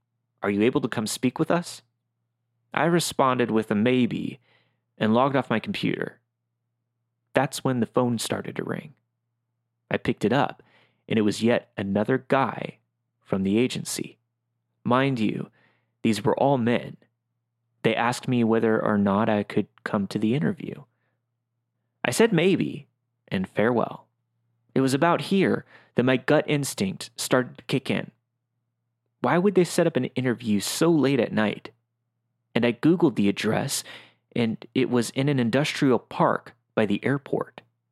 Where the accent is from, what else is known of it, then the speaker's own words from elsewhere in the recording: Portland, Oregon, United States; I grew up in Portland, Oregon, and me and my friends would often go to the Lloyd Center to go shopping or just to hang around the food court being degenerates.